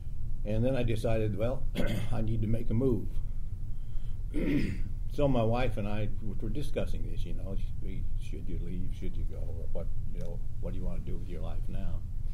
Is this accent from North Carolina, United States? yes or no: no; Denver, Colorado, United States; born there; I was born in Denver, Colorado.